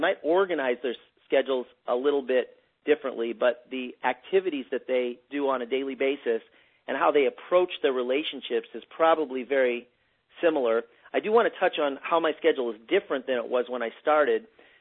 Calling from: Phoenix, Arizona, United States; I am calling in from Phoenix, Arizona tonight.

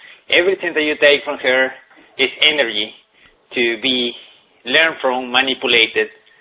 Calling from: Sweden; I'm calling from Sweden. It's 2 o'clock a.m. here

